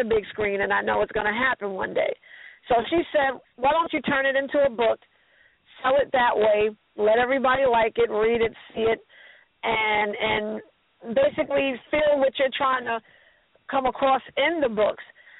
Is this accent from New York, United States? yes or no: yes; Brooklyn, New York, United States; now in Virginia, United States; Yes, I was born and raised in Brooklyn, a proud Brooklyn girl, Prospect Place, Classen and Grand. I've always loved where I came from.